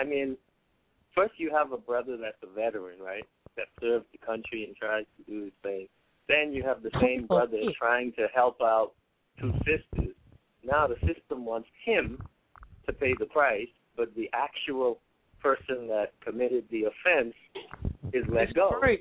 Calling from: New York, United States; Hi, Gina. I'm calling from New York.

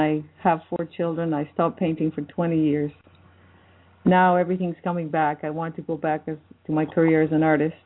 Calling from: Canada

